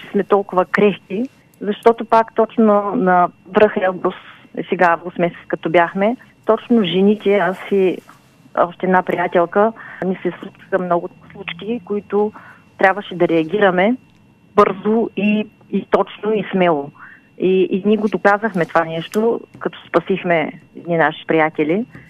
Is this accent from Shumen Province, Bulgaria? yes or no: no; Kazanlak, Stara Zagora Province, Bulgaria; аз съм тук от Казанлък и Стара Загора, единствена тази година